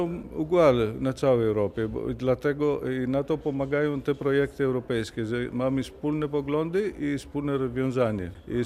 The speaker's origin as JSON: {"language": "Polish", "country": "Greece", "said": "pochodzę z Grecji."}